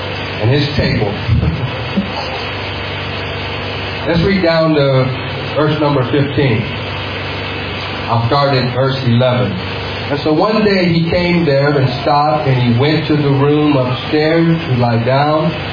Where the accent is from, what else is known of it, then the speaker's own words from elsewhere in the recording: California, United States; even though I'm from California